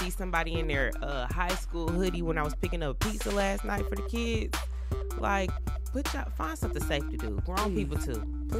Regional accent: Atlanta, Georgia, United States; Anyway, so on vacation, a lot of people are like, oh, where you from? I'm from Atlanta.

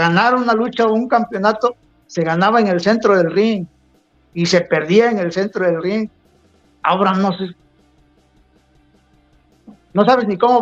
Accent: Río Grande, Oaxaca, Mexico; also born or lived in Acapulco; Yo nací en Acapulco, pero me crié en Río Grande, Oaxaca.

